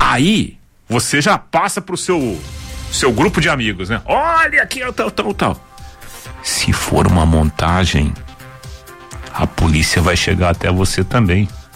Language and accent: Portuguese; Água do Pari, Brazil; Imagina um piazinho que nasce na roça, né? Onde eu nasci, lá na Água do Pari, cresci até os 22 anos.